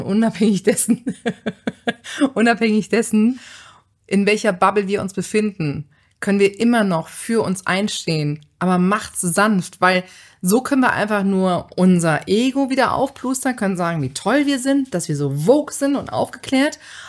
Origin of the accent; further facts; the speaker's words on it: Saxony, Germany; born there; ich bin geboren in der Nähe von Chemnitz.